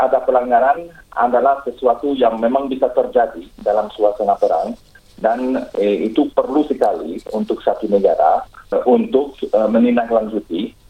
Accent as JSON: {"language": "Indonesian", "country": "Belgium", "second_language": "Indonesian", "said": "Saya sendiri dari Belgia, Bu."}